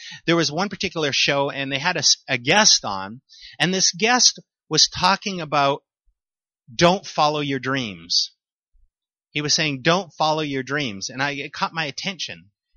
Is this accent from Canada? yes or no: yes; Canada; also born or lived in United States; we're Canadian, but we lived 14 years in America.